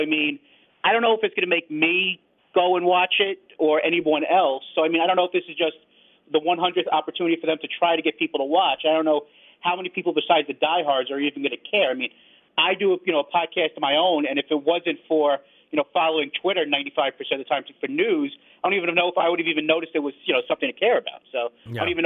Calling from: New York, United States; from New York.

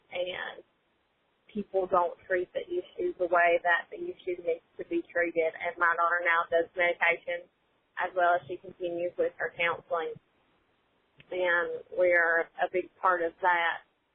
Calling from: Hazard, Kentucky, United States; Hi, guys. … I'm from Hazard, Kentucky.

